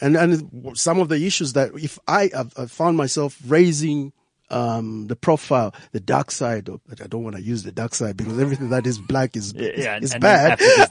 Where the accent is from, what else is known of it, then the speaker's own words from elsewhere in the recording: Lusaka, Lusaka Province, Zambia; because I grew up in Lusaka, Zambia.